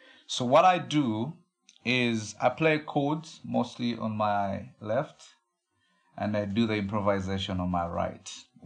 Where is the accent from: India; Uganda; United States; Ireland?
Uganda; Kampala, Central Region; And I'm from Uganda, Kampala.